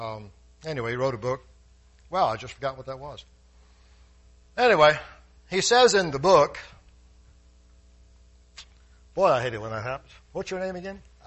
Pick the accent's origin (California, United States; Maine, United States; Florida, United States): Florida, United States; Plant City; I remember growing up in Plant City of some of the young people older than I was that they would be playing football.